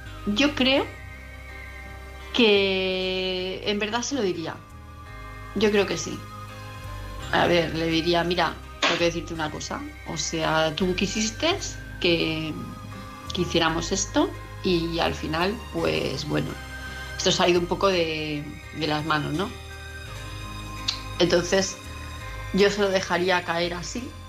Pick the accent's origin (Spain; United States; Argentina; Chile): Spain; Palma, Balearic Islands; de Palma de Mallorca.